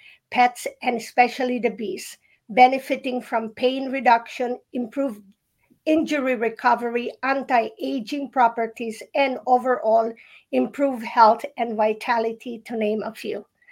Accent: Philippines; And, you know, I grew up in the Philippines and we're surrounded with bees.

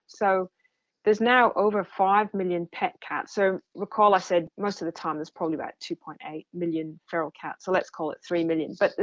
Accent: Scotland, United Kingdom; Well, I'm from Scotland originally, and when I lived there, I always loved roaming the hills.

